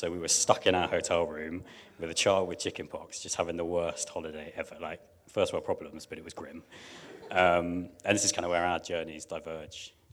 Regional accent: United Kingdom; we're British and awkward and polite

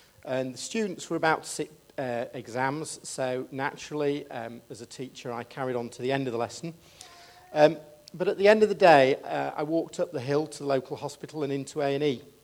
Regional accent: Yorkshire and the Humber, United Kingdom; as most of you know, I'm a Yorkshireman

